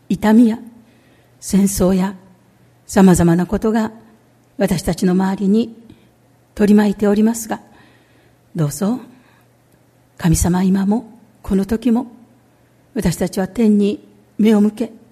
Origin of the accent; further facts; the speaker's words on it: Kobe, Hyogo, Japan; 私は神戸市の出身です。父は川崎重工という会社に勤めていましたので、その社宅のある東川崎町で中学校1年生まで在住しました。